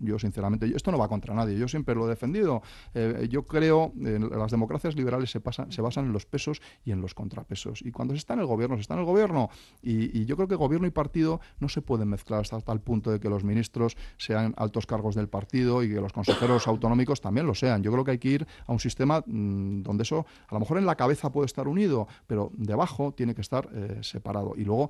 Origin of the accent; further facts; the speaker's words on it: Castilla-La Mancha, Spain; yo que soy manchego